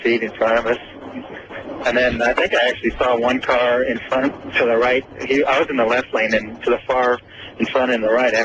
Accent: Minnesota, United States; moved away as an adult; now in Houston, United States; Well, I am originally from Minnesota, and I actually graduated from the University of Minnesota, so I'm familiar with the area to some extent. But I have been living in Houston for 20 years.

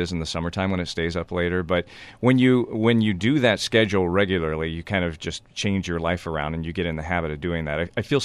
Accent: Topeka, Kansas, United States; I'm originally from Topeka, Kansas.

